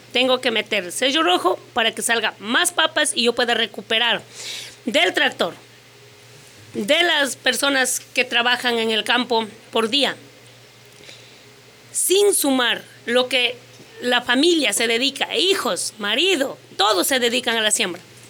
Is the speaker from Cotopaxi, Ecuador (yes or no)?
yes; Mulalillo, Cotopaxi, Ecuador; En Mulalillo, en mi tierra